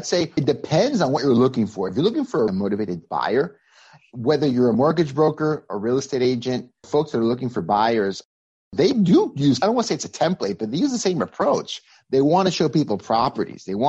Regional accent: Mexico; moved away as an adult; now in United States; I'm originally from Mexico. I came to the U.S. in 2004, full-time to live.

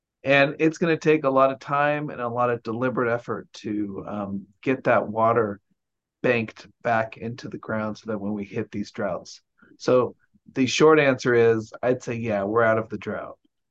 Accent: Sacramento, California, United States; I grew up in Sacramento. I've seen the different weather patterns.

